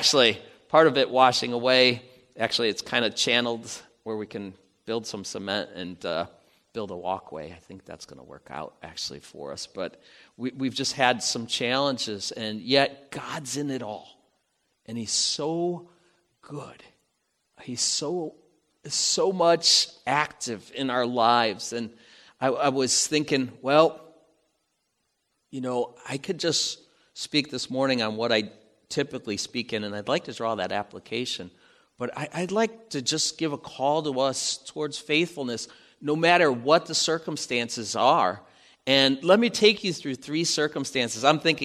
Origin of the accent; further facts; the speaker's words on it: Chicago, Illinois, United States; accent: Chicago; You know, no one understood my Chicago accent.